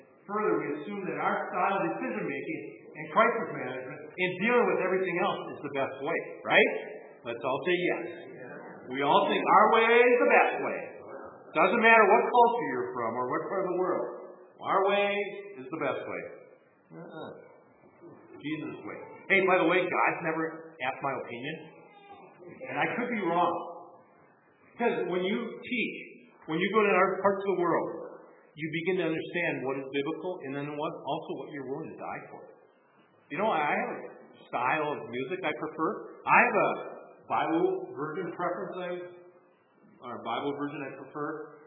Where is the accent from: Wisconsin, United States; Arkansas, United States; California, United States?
Wisconsin, United States; The fact that I grew up in Wisconsin all my life and grew up in the 60s, 70s, and 80s, that I worked here in northern Wisconsin, that my background is German and Luxembourg and a little bit of English.